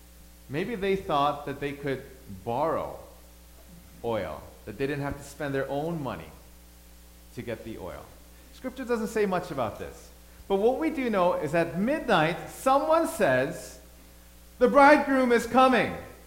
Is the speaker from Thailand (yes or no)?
yes; Thailand; also born or lived in Korea; I grew up in Thailand. I was born in Korea. I grew up in Thailand. I have a lot of relatives in the States.